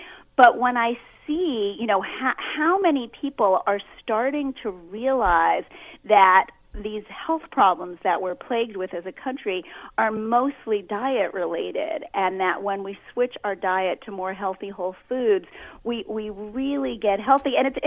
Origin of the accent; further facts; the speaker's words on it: Brooklyn, New York, United States; also born or lived in Manhattan; Well, both Drew and I are from New York. I was born in Brooklyn back 50 years ago, before Brooklyn was cool and hip